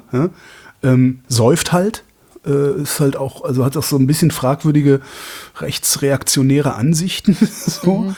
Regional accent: North Rhine-Westphalia, Germany; Ich bin halt in Westdeutschland groß geworden, also zwischen Köln und Aachen sozusagen.

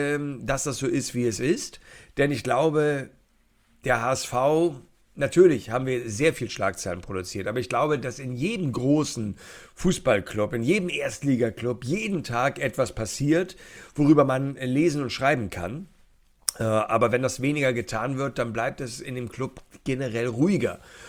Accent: Hamburg, Germany; als Hamburger

